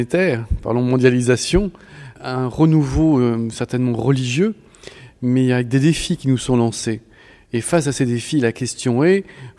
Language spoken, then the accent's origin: French; France; bon, de la France, je suis français, on se rend compte que c'est une minorité.